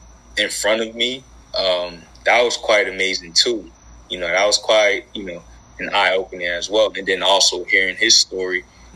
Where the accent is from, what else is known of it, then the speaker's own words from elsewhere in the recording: Boston, Massachusetts, United States; also born or lived in Akron; I'm from Boston originally, as I said, but I ended up moving to Cleveland a part of the time of my life when I was younger as well.